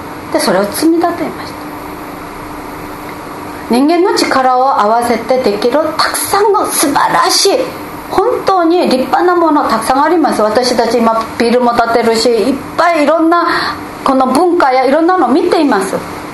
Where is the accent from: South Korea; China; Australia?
South Korea; now in Japan; 私は韓国で生まれ育ちました。